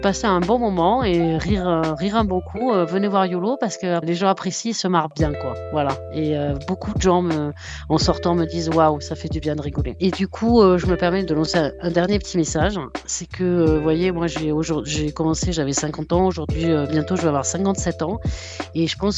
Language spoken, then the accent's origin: French; Mazamet, Occitanie, France; also born or lived in Paris; Je suis originaire du Tarn, de Mazamet, je précise. Et la vie a fait que j'ai passé ma vie à Paris et je suis pharmacienne.